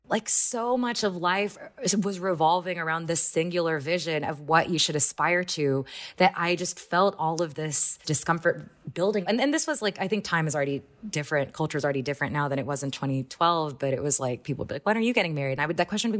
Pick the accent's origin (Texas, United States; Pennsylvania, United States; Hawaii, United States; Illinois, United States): Texas, United States; Houston; I grew up in Houston, Texas. I was on scholarship at this very rich, very white, very evangelical Christian school.